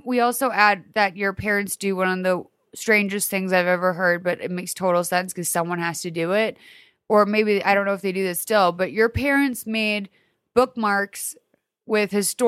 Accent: Lexington, Massachusetts, United States; I grew up in Lexington, Mass, a historical city.

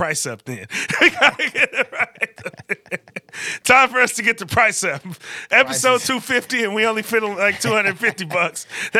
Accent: California, United States; Growing up in the Bay Area, I mean, y'all know I DJ, I'm into the music stuff. Like, I grew up on a very independent scene

